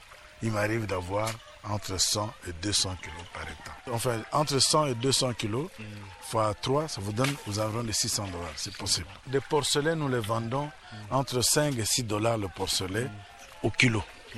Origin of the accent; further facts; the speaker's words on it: Leverville, Kwilu, DR Congo; born there; Avant, moi je suis né à Leverville, à Lusanga, où on vivait la production de l'huile de palme.